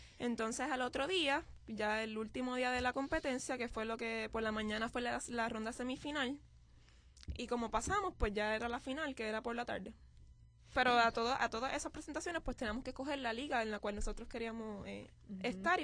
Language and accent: Spanish; Puerto Rico; Porque uno se despide de la isla, pero uno dice que, o sea, uno se lleva el mejor recuerdo y la fuerza de que, o sea, si vamos a representar a Puerto Rico